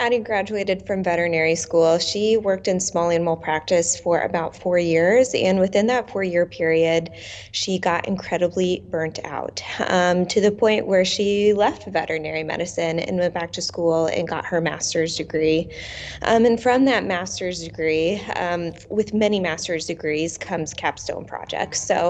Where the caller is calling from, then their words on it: Indianapolis, Indiana, United States; Yes, I'm from Indianapolis. So the Midwest is getting hit hard this week by ice and snow.